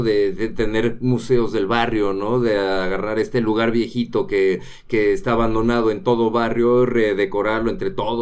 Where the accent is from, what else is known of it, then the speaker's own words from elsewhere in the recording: Mexico; ahorita es momento de reforzar nuestras raíces y nuestras costumbres como mexicanos